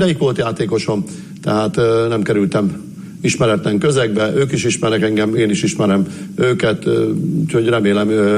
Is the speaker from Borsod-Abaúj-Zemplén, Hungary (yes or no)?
yes; Borsod-Abaúj-Zemplén, Hungary; also born or lived in Hajdú-Bihar; now in Debrecen, Hungary; Félig borsodi vagyok, félig hajdúvihari, sőt már több is, mert ugye Borsodban 30 évet éltünk, Hajdúbiharban már 33. év, úgyhogy azóta itt élünk Debrecenben.